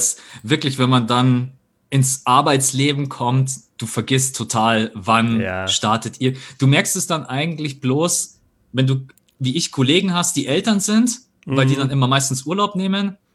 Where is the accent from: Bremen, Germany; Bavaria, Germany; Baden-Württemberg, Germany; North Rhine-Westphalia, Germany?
Bavaria, Germany; Bei uns in Bayern heißt es Faschingsferien